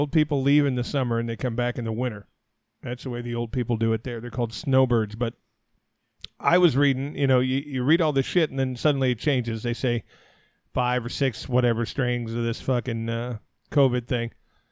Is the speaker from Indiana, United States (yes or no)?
no; Arizona, United States; I'm from Arizona. A lot of my family's still there.